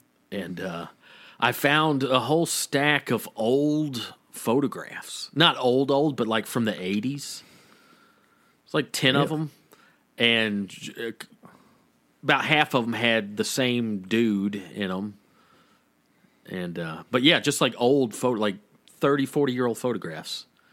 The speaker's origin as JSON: {"language": "English", "town": "Waleska", "region": "Georgia", "country": "United States", "tie": "born or raised there", "said": "Where I grew up in Waleska, Georgia, in the summer, man, you'd go outside."}